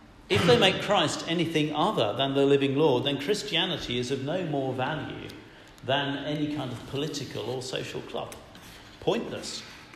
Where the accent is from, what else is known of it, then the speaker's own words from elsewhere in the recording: England, United Kingdom; Should we be standing behind this because we're English?